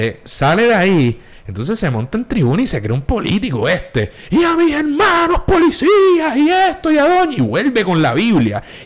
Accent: San Juan, Puerto Rico; also born or lived in Guaynabo; Sí, yo soy de San Juan. Pero mi primera casa es en Guaynabo. Mi escuela era en Guaynabo. Yo pasé mucho tiempo en Guaynabo.

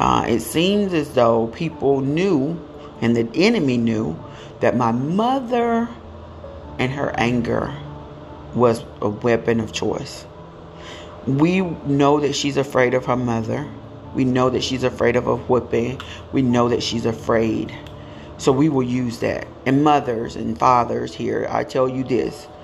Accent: Elba, United States; journey to my hometown of Elba to live with my grandmother.

